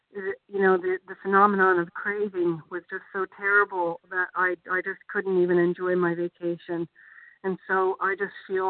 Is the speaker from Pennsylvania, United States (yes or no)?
yes; Pennsylvania, United States; I'm from Pennsylvania